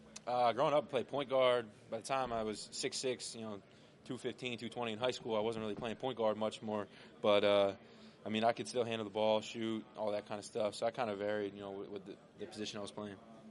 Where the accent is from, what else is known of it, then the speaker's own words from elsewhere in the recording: New Jersey, United States; You know, growing up in New Jersey, South Jersey, down by the beach, it's, you know, it's honestly made me who I am.